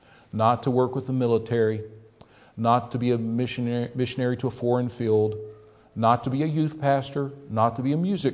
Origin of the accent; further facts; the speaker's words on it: Ohio, United States; You know, I grew up in Ohio.